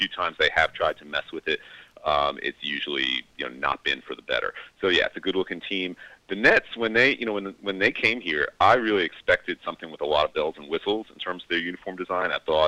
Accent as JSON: {"language": "English", "town": "Long Island", "region": "New York", "country": "United States", "tie": "born or raised there", "also_born_or_lived": "Brooklyn", "said": "I grew up on Long Island, and I've lived in New York or in Brooklyn for a long time."}